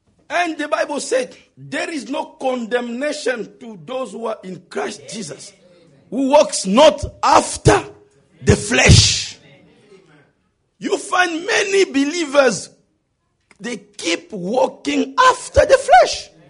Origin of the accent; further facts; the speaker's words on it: New Zealand; I come from New Zealand, I'm a missionary.